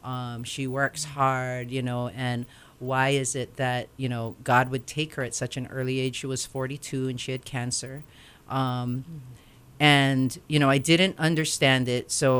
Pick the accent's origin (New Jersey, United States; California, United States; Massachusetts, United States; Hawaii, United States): Hawaii, United States; Waianae; my mom and dad always brought me to church. Growing up in Waianae.